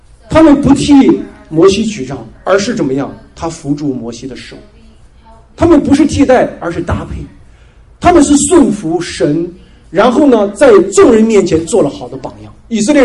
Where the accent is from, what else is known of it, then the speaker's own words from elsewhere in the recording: Singapore; moved away as an adult; 我读神学院的时候，我从新加坡来哈，来到北美读神学院。